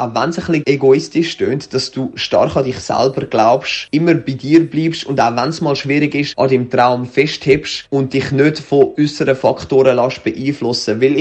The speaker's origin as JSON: {"language": "German", "country": "Switzerland", "said": "und erst recht als Schweizer"}